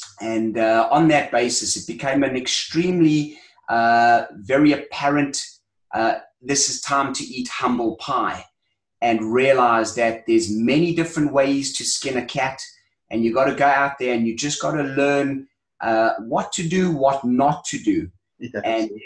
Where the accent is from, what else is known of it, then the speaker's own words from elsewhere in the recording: South Africa; I, as a South African